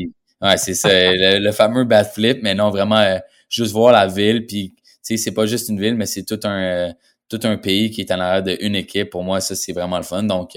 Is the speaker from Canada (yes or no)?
yes; Saint-Bruno, Quebec, Canada; now in United States; Mais ouais, je vais être chez moi à Saint-Bruno, puis je pense que mes parents, si ça l'arrive, ils vont être beaucoup émotifs